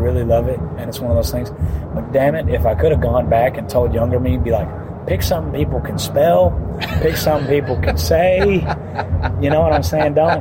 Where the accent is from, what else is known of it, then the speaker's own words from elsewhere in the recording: Texas, United States; there are a lot of things growing up in Texas that I didn't agree with.